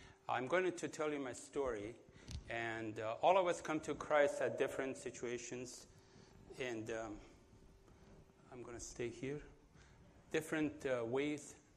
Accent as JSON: {"language": "English", "town": "Kerman", "region": "Kerman Province", "country": "Iran", "second_language": "English", "lives_now": "United States", "said": "I'm originally from Kerman, the southern part of Iran. There are 11 of us in the family, children, two in Canada, my brother and sister in Canada. The rest of us have come to the United States."}